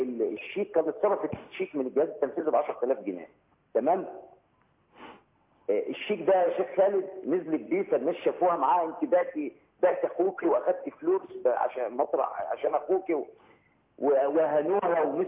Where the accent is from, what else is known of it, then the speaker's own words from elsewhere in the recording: Port Said, Port Said Governorate, Egypt; انا بورسعيدي